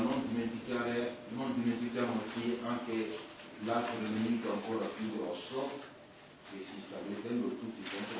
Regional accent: Mali; Italian is a second language; Io vengo dal Mali, che è un paese che è stato devastato dalla finanza e dalla

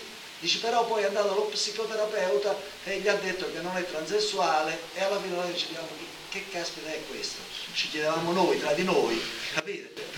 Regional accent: Sassari, Sardinia, Italy; Però io vengo da Sassari

